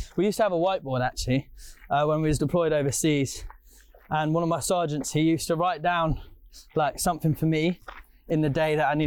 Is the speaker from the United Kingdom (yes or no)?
yes; the north of England, United Kingdom; accent: northern; Don't quote my northern accent, by the way, I'm sorry.